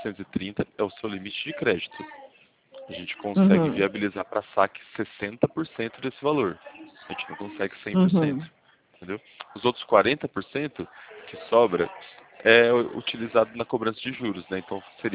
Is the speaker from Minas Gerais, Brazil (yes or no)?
no; São Paulo, Brazil; Não, eu não tô nem no Rio de Janeiro, sou do interior de São Paulo.